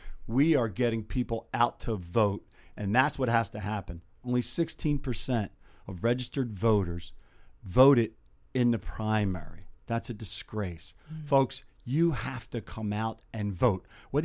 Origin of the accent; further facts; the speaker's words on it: Philadelphia, Pennsylvania, United States; I am running as a Philadelphian.